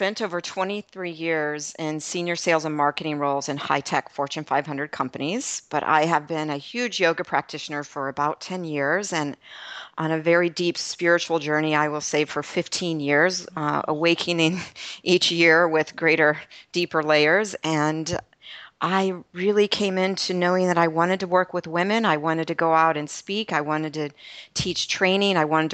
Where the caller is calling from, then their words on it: Tampa, Florida, United States; So I'm calling from Tampa Bay, Florida. I've been a Tampa resident for 25 years. It's sunny and a bit cold here today for us.